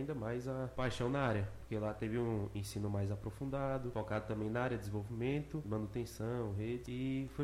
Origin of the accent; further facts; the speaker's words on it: Vitória da Conquista, Bahia, Brazil; sou aqui de Vitória da Conquista mesmo. Tenho 21 anos